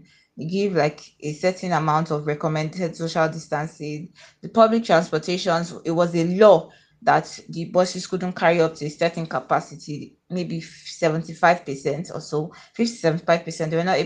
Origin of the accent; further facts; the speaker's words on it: Akwa Ibom, Nigeria; I'm from Akwa Ibom State in Nigeria, and I'm a real estate analyst.